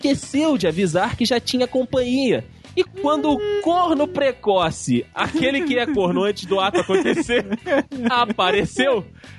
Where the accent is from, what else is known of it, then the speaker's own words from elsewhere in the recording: Cachoeiro de Itapemirim, Espírito Santo, Brazil; Estávamos em uma festa em minha cidade natal, Cachoeiro de Itapemirim, na qual tínhamos cerveja liberada.